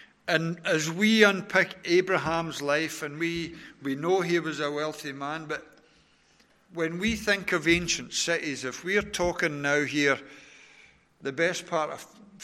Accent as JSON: {"language": "English", "region": "Scotland", "country": "United Kingdom", "accent": "Scottish", "said": "I love being Scottish. I love having a Scottish accent. I love Scotland."}